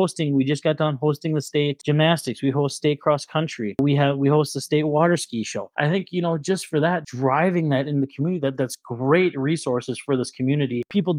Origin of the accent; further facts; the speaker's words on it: Wisconsin Rapids, Wisconsin, United States; I'm running for a District 8 alderperson, born and raised in Wisconsin Rapids, raised my family here now.